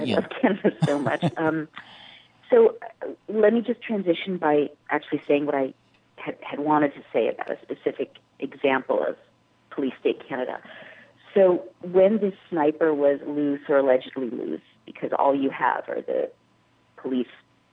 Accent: Israel; also born or lived in United Kingdom; Well, I grew up in Israel during a time, and in often in Britain as well, during periods where there was a lot of real terrorism.

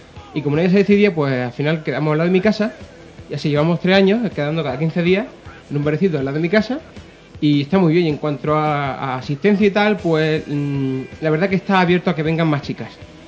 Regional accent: Almería, Andalusia, Spain; now in Madrid, Spain; Esto hace 3 años, pues yo llegué a Madrid, que venía de Almería

